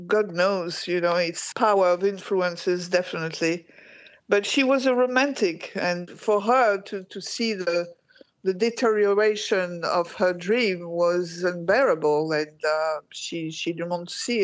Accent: Algiers, Algiers Province, Algeria; I grew up in Algiers, and it was the Mecca of the Third World.

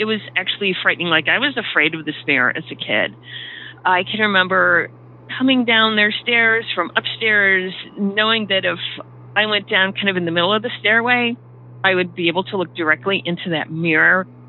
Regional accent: Ohio, United States; now in Massachusetts, United States; I live in Massachusetts. I grew up in Ohio, though, and I have lots of stories from both places.

